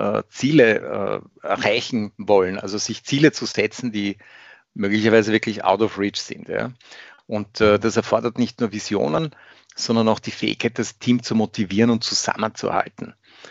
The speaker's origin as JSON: {"language": "German", "country": "Austria", "said": "als Österreicher"}